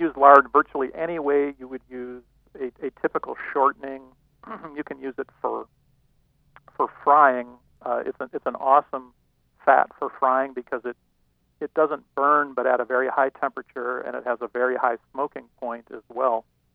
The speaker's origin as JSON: {"language": "English", "region": "North Dakota", "country": "United States", "tie": "born or raised there", "said": "I grew up in North Dakota"}